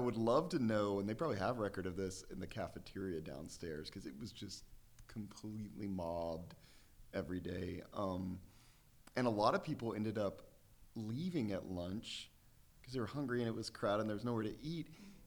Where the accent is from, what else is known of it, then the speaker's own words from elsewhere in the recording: Amarillo, Texas, United States; now in Charleston, United States; I live in Charleston, West Virginia. I'm originally from Amarillo, Texas.